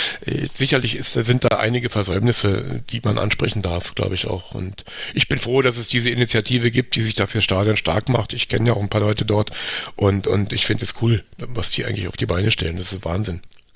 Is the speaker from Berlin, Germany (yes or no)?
yes; Berlin, Germany; So der Koffer in Berlin, ja, was verbindet mich noch mit meiner Heimat?